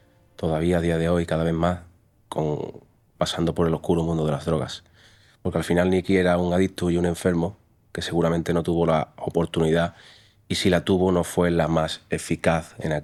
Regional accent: San José del Valle, Andalusia, Spain; also born or lived in Chiclana de la Frontera; como ya tú acabas de decir, y yo tengo 32 años, vengo de Cádiz, de Chiclana de la Frontera. Bueno, realmente soy de un pueblo que se llama San José del Valle.

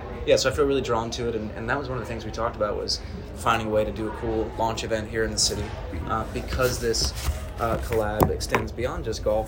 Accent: New Jersey, United States; We had a family friend who worked at a golf course near where I grew up in Jersey.

